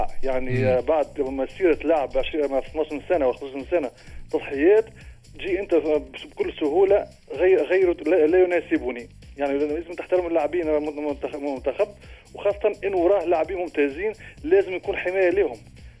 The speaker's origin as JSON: {"language": "Arabic", "country": "Tunisia", "said": "راه انا نحكي بصفة كتونسي"}